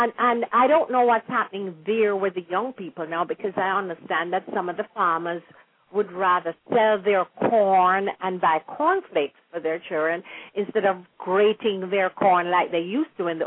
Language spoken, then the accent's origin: English; Jamaica; bring back memories of what we enjoyed when we were growing up in Jamaica.